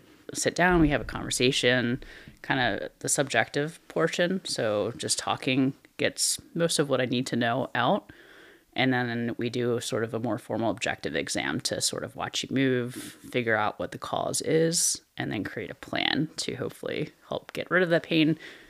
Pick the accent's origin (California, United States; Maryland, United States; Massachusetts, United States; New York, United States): Maryland, United States; Baltimore; So born and raised in Baltimore.